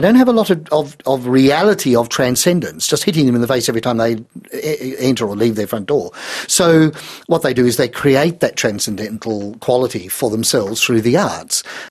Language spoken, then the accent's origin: English; Dubbo, New South Wales, Australia; Well, I'm a boy from Dubbo. Dubbo, of course, when I grew up, given that was 1533, was in the middle of New South Wales, no curbing and guttering.